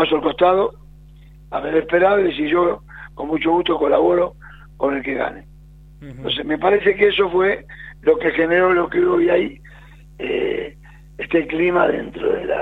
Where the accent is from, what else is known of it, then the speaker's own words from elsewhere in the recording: Buenos Aires, Argentina; Yo tengo una vida en Boca, nací en una cuadra de la cancha de Boca, me crié en la Boca